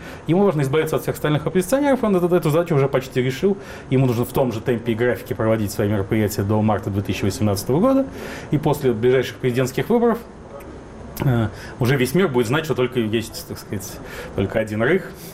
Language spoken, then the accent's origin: Russian; Moscow, Russia; я сам, как коренной москвич